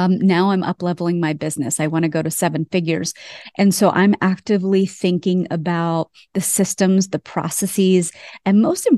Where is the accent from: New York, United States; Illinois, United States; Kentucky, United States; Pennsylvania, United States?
Pennsylvania, United States; And I grew up in Pennsylvania.